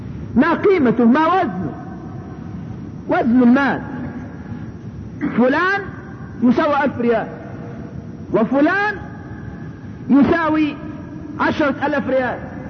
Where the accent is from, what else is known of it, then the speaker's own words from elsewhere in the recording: Egypt; الاطباء عندنا في مصر لما جمعوها قدرت بحوالي 64 قرش